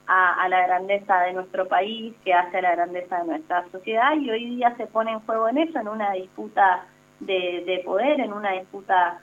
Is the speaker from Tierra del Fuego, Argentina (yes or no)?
no; San Carlos, Mendoza, Argentina; las estudiantes que venimos del interior de la provincia, yo particularmente soy de San Carlos